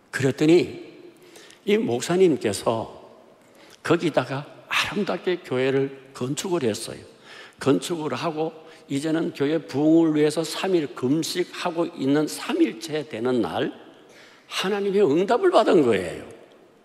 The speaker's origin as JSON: {"language": "Korean", "region": "Gyeongsang", "country": "South Korea", "said": "세 번째, 지역이 틀려요. 저는 경상도입니다."}